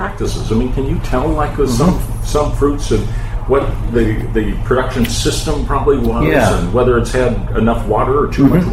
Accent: Illinois, United States; I grew up in the Midwest, too. I grew up on a farm in Illinois.

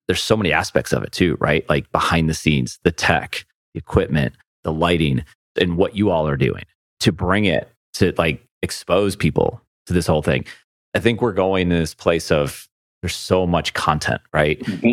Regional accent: Buffalo, New York, United States; We're from Buffalo.

